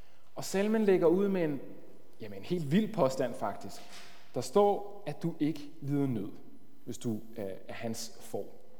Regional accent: Rødovre, Capital Region of Denmark, Denmark; jeg kommer fra Rødovre, der har vi ikke så mange får.

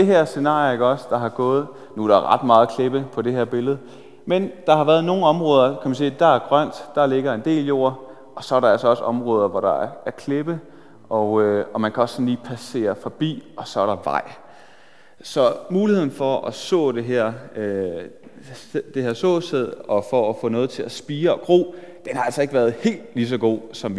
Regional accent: Jernlund, Central Denmark Region, Denmark; da jeg boede hjemme, jeg er fra Jernlund ude på Vestjylland, og da jeg boede hjemme

